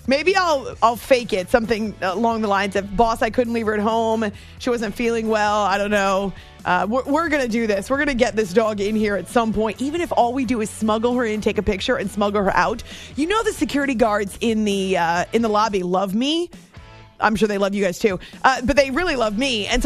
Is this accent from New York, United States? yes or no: no; New Hampshire, United States; So when I learned how to drive, I was 16. I was growing up in New Hampshire.